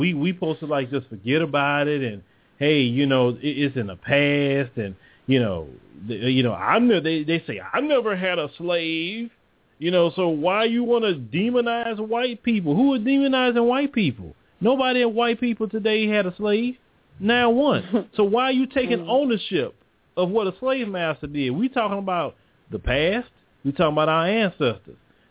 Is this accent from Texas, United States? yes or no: yes; Port Arthur, Texas, United States; when I grew up in Port Arthur, Texas, they was getting their money and they was opening convenience stores, grocery stores, and they was buying shrimp boats.